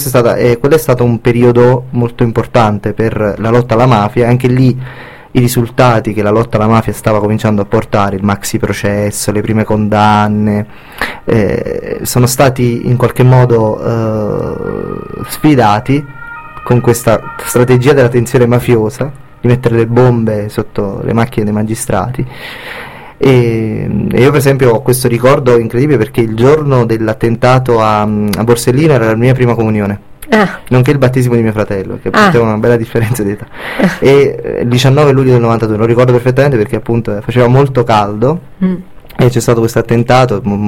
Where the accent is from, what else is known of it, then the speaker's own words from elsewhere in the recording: Naples, Campania, Italy; Sì, sono di Napoli.